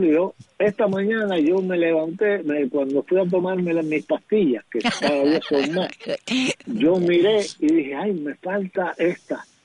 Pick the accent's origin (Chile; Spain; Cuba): Cuba; Bayamo, Granma; born there; Entonces así fue como yo nací en Bayamo y me endilgaron